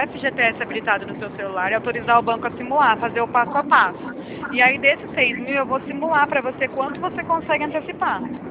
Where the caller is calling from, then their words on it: Barretos, São Paulo, Brazil; Eu falo de Barreto, interior de São Paulo.